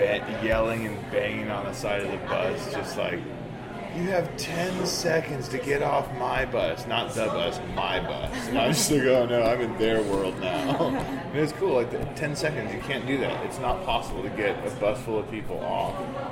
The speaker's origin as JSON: {"language": "English", "region": "Texas", "country": "United States", "said": "Yeah, I'm from Texas."}